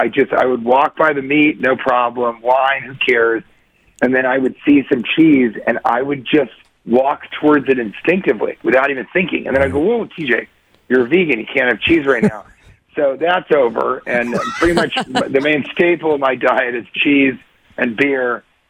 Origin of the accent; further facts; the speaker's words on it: Colorado, United States; I'm from Colorado, but you guys are just the drinking, the food, the laid-back attitude